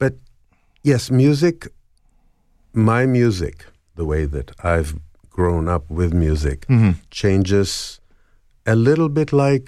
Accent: Israel; And then, of course, growing up in Israel with a Hungarian teacher.

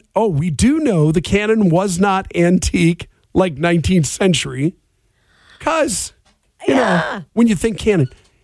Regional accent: Washington, United States; And this is a problem for people in my home state of Washington.

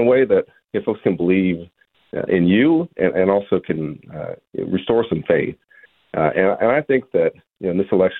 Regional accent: Dallas, Texas, United States; I was raised here in Dallas, you know, by a single mom who was a public school teacher

